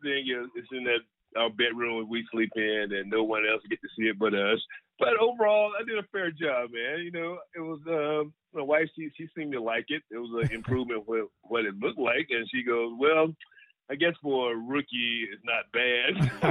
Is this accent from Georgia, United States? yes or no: yes; Griffin, Georgia, United States; I came through Griffin High in the early 80s. And, you know, in Griffin High, Griffin, Georgia is a small town, but have such a rich football tr